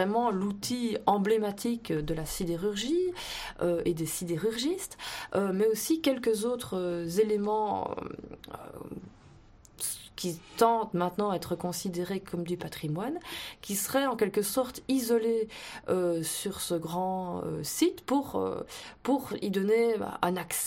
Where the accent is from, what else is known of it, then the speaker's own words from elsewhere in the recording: Liège, Wallonia, Belgium; il faut aussi se souvenir, en tant que liégeois, c'est pas mal de le rappeler, parce qu'on quitte rarement Liège pour Charleroi